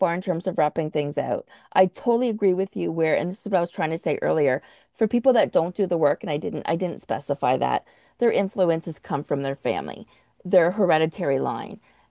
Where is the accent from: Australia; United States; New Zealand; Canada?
Canada; because I'm Canadian, right?